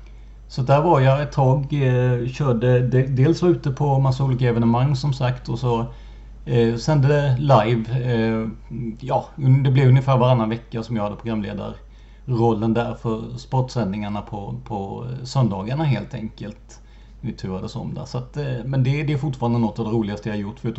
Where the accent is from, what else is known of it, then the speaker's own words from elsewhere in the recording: Rödeby, Blekinge, Sweden; Så att tyvärr är väl det som min hemort Rödeby är, har blivit känd och känd för